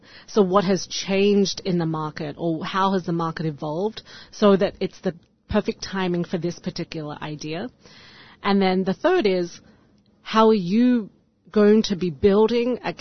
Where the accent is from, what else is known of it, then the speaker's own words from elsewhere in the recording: Australia; I think I have a case of very positive FOMO growing up in Australia, which is, it felt like a very remote, isolated place.